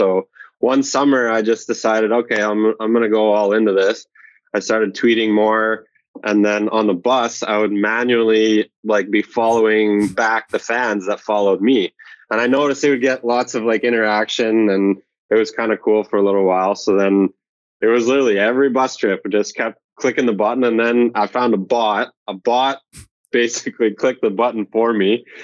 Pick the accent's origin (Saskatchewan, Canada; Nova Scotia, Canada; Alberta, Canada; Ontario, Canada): Alberta, Canada; Calgary; it's only 2 hours away from my hometown in Calgary